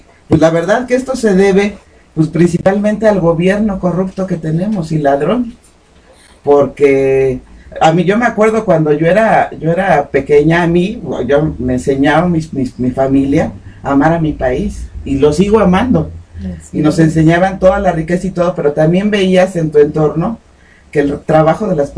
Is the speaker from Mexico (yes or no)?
yes; Mexico; nosotros como mexicanos, yo me acuerdo